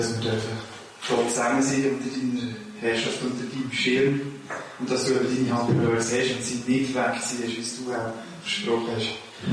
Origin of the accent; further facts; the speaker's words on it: Switzerland; dass wir gerade als Schweizer